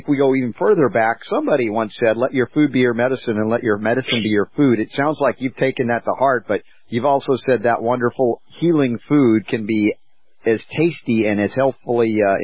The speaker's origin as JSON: {"language": "English", "country": "United States", "tie": "born or raised there", "said": "I joke about my upbringing as an American kid eating the four food groups, as it were, and none of them very healthy"}